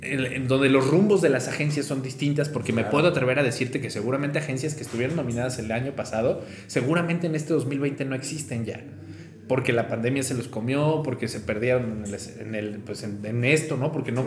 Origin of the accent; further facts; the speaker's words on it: Puebla, Mexico; also born or lived in Tlaxcala; Yo nací en Puebla, posteriormente crecí en Tlaxcala y regreso a Puebla.